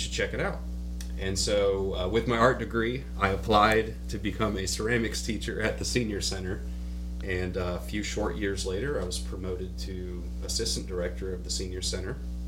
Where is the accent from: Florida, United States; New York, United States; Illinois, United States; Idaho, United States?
Florida, United States; Tallahassee; born there; Yeah, briefly, I was born in Tallahassee, Florida.